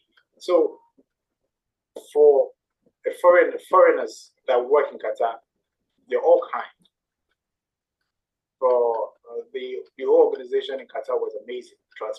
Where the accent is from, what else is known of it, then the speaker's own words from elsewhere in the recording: Cameroon; So I said, oh, I'm from Cameroon.